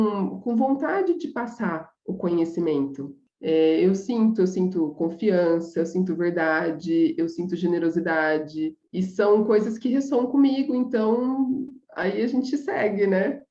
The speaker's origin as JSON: {"language": "Portuguese", "town": "São José do Rio Preto", "region": "São Paulo", "country": "Brazil", "said": "eu sou aqui de São José do Rio Preto, interior de São Paulo."}